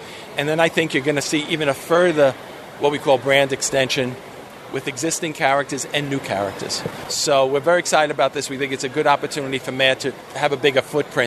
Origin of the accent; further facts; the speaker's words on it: United States; You know, as an American, as a comedy writer.